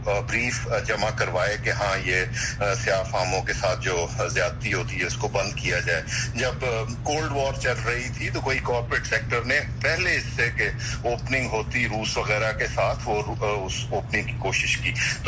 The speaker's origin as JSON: {"language": "Urdu", "country": "Pakistan", "said": "ہم پاکستان سے ہیں"}